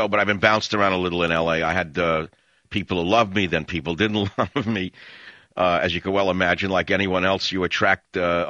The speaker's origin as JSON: {"language": "English", "region": "New York", "country": "United States", "lives_now": "Marin County, United States", "said": "remember when I first moved to Marin County 30 years ago so I had to go to the mud baths up in Sonoma. To begin with, I'm a New Yorker"}